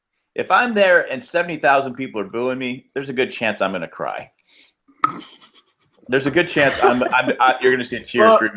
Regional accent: San Diego, California, United States; I go, "I'm from San Diego."

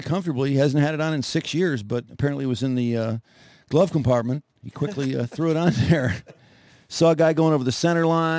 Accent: Ferndale, Michigan, United States; Charlie Duff's here from the Fox Network. Jay's here from Plymouth. … from Ferndale.

